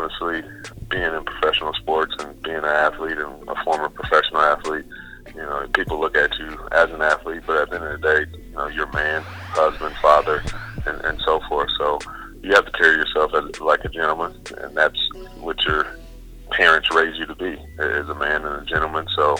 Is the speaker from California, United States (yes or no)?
yes; Oakland, California, United States; growing up in Oakland, like I said, that those two guys are huge pillars in the community.